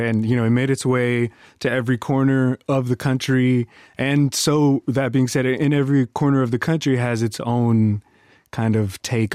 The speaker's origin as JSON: {"language": "English", "town": "Los Angeles", "region": "California", "country": "United States", "tie": "born or raised there", "said": "Yeah, born and raised in Los Angeles."}